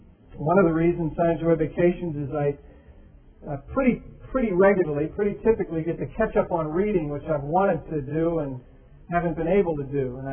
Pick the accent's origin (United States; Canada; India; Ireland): Ireland; even though I'm Irish and obviously probably carry a brief for things like this